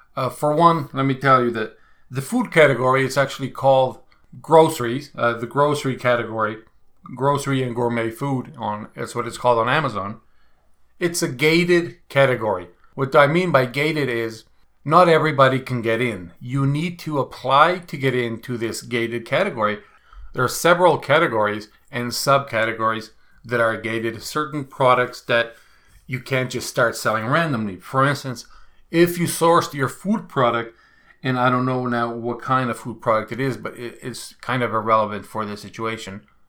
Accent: Canada; just because I'm Canadian and I was going to import it to Canada and then sell it in the US, of course.

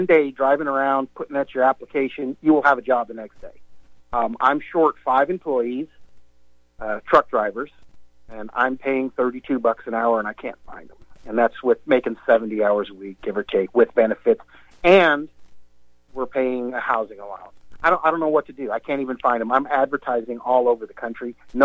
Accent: Montana, United States; We have such a lack of workers out here in West Texas, where I work. I'm from Montana, but I work out here 20 days a month, and then I get 10 days off.

